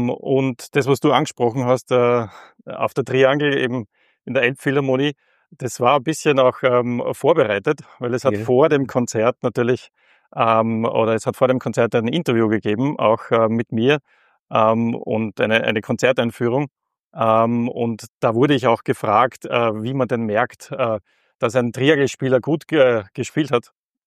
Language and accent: German; Lower Austria, Austria; born there; Naja, ich würde sagen, ich bin ja im Waldviertel geboren